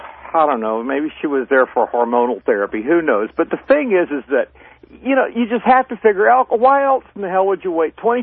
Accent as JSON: {"language": "English", "region": "the South", "country": "United States", "tie": "born or raised there", "said": "I grew up in the South."}